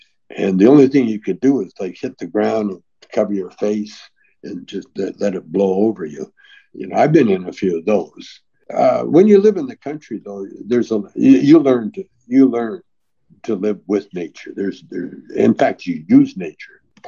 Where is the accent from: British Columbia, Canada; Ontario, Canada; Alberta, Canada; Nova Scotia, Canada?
Alberta, Canada; Calgary; I grew up in Calgary in the foothills out in the country there.